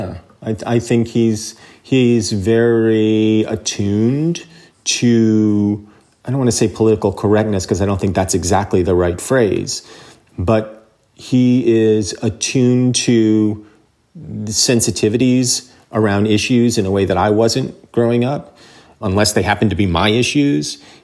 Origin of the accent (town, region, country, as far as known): New Jersey, United States; born or raised there